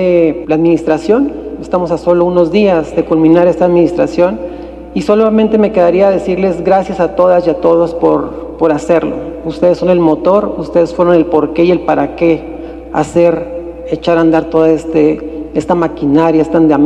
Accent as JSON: {"language": "Spanish", "country": "Mexico", "said": "su caracterización que tenemos como mexicanos de no dar un paso atrás"}